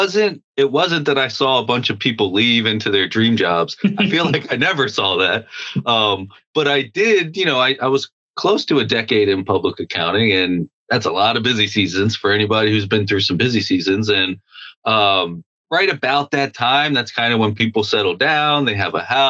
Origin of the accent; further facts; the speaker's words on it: Baltimore, Maryland, United States; I'm from Baltimore, Maryland on the East Coast.